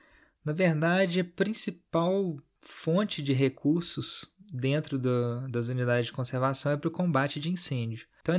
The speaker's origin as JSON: {"language": "Portuguese", "town": "Belo Horizonte", "region": "Minas Gerais", "country": "Brazil", "tie": "born or raised there", "said": "E ele fica bem longe da minha cidade natal. São mais de 700 quilômetros de distância de Belo Horizonte, no sentido norte, é quase na divisão da Bahia."}